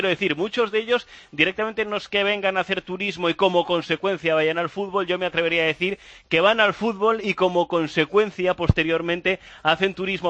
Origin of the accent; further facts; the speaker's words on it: Madrid, Community of Madrid, Spain; now in London, United Kingdom; en casa estuve Nochebuena y Navidad, me repartí entre Madrid, de donde soy, y Logroño, la tierra de mi mujer, y el día 28 pues nos volvimos aquí.